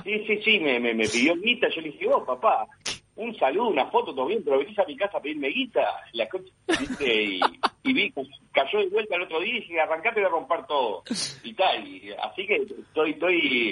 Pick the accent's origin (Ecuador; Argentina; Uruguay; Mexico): Uruguay; also born or lived in New Jersey, United States; a los 8 años, en el 84, me volví para Uruguay. Y bueno, digamos que yo me considero uruguayo